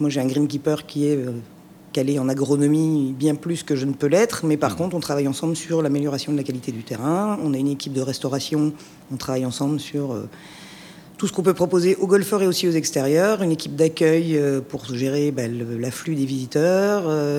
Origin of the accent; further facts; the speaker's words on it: Belgium; moved away as an adult; now in France; Voilà, donc j'ai quitté la Belgique à 20 ans pour m'installer en France